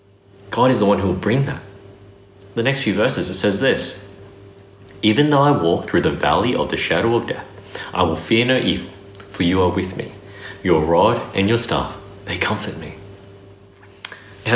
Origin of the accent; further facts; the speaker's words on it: Brisbane, Queensland, Australia; Like, I grew up in Brisbane.